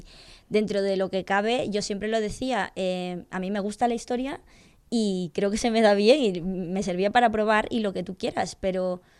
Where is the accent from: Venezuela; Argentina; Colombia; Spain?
Spain; A Coruña, Galicia; Yo me vine de Coruña a estar 6 meses o un año y me quedé.